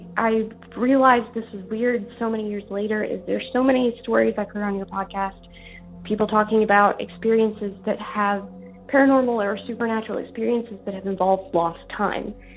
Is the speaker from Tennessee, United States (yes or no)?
yes; Tennessee, United States; I'm from Tennessee.